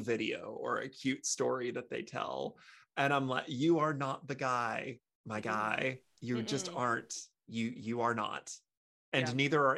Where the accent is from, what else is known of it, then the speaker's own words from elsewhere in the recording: Texas, United States; I grew up in Texas, the land of, hold my beer, watch this.